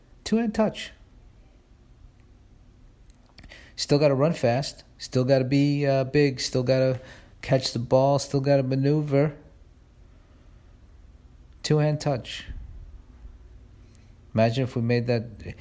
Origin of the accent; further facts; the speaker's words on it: New York, United States; born there; Because I was born in New York, and they are the New York team